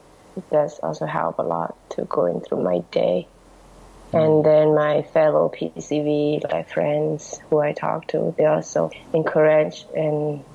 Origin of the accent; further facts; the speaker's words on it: Thailand; English is a second language; also born or lived in Myanmar; I was born in Burma or Myanmar, in a country in Southeast Asia, and because of the conflict and war, so I moved to Thailand when I was like 6, 7. In a refugee camp in Thailand. I grew up there.